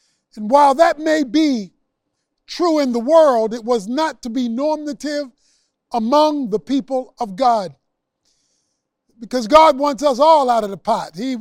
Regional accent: Baltimore, Maryland, United States; One of the things that I loved to do growing up in Baltimore, and in fact still love to do, is eat steamed crabs.

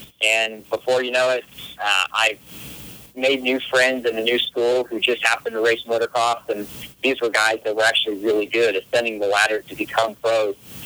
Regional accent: Hawaii, United States; Being that I grew up in Maui, obviously always went to the beach and was surfing and windsurfing and things like that.

